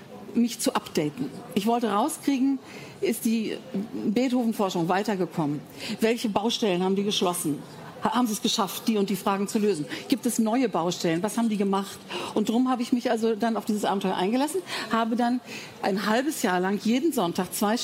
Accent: Bonn, North Rhine-Westphalia, Germany; Als ich klein war, als ich Kind war, bin ich in Bonn zur Schule gegangen, Kindergarten und groß geworden. Bonn ist die Beethovenstadt.

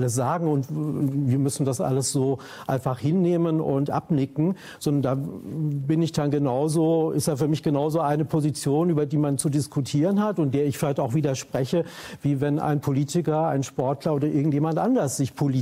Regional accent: West Germany, Germany; ich komme aus dem Westen.

